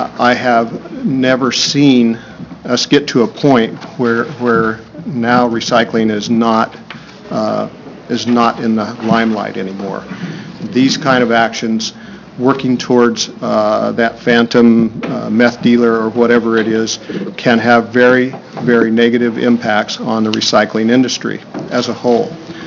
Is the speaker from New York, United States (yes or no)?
no; Oregon, United States; I'm a third-generation Oregonian, born and raised in Klamath County, and I have many family members that are farmers and ranchers in southern Oregon and eastern Oregon